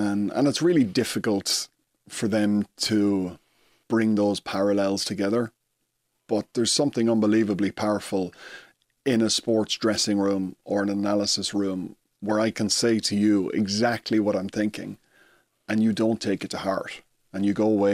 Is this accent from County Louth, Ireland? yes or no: yes; County Louth, Ireland; You know, I grew up in the Cooley Peninsula, and rugby wasn't that big there.